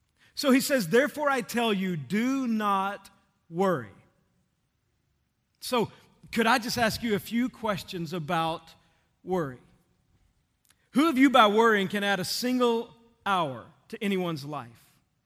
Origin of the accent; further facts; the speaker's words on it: Texas, United States; And if you know me, one of the things you know is that I grew up in Texas.